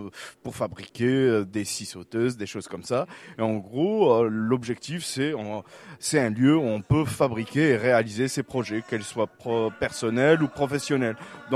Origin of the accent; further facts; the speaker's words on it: Bruay, Hauts-de-France, France; on est de Bruay et nous, on ne voyait pas ailleurs où on pourrait le créer.